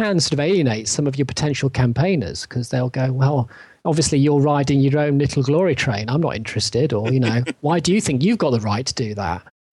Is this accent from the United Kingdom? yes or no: yes; England, United Kingdom; For me, as an English person, Doctor Who is a big example